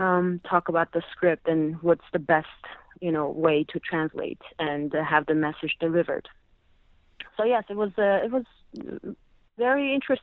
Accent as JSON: {"language": "English", "country": "Armenia", "tie": "born or raised there", "also_born_or_lived": "Iran", "said": "And I am from Iran, and I grew up in Armenia and here."}